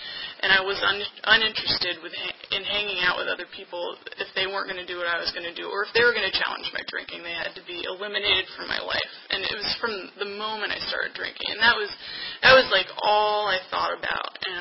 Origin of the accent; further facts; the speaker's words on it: Maryland, United States; there's this alternative school by where we grew up in Maryland